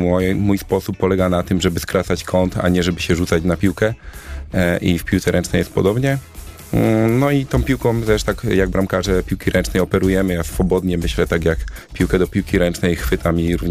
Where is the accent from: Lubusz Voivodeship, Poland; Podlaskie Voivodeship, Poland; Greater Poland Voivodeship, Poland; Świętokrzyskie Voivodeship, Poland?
Greater Poland Voivodeship, Poland; Poznań; born there; Mam taką historię, że urodziłem się w Poznaniu, ale z racji tego, że mój tato jest żołnierzem, to wędrowaliśmy po różnych miejscach w Polsce